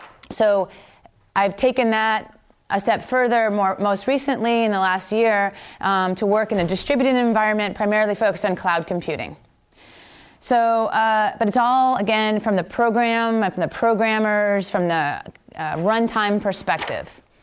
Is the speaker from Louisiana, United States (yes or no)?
no; Indiana, United States; I was born and raised in Indiana in the United States. It's a very rural community.